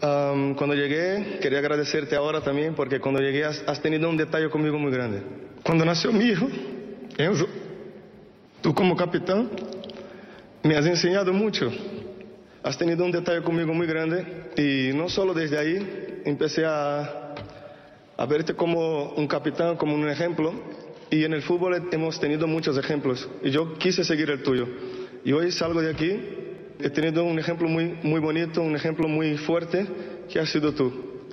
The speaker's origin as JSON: {"language": "Spanish", "country": "Brazil", "second_language": "Spanish", "moved": "as an adult", "said": "Yo cuando salí de Brasil, tenía en mente jugar en un equipo grande de Europa, jugar la Champions y tal. Y cuando fiché por el Madrid, con 18 años"}